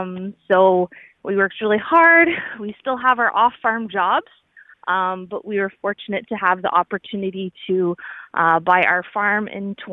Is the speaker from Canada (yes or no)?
yes; Norfolk County, Ontario, Canada; Yeah, I am Norfolk County born and raised. I love it here. It's really cool. I never really left. I did go away to school, but I was glad to come back and start a family here.